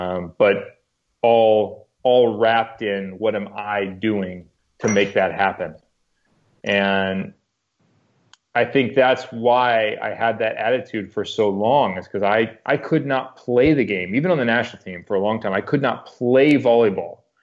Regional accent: Chicago, Illinois, United States; I'm from Chicago, like a Dick Butkus, Mike Singletary kind of a thing.

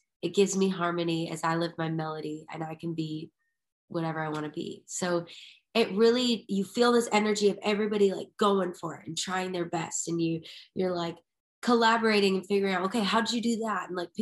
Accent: Madison, Wisconsin, United States; And then the radio station in my hometown was like, okay, cool. Do you guys want to play the Taste of Madison?

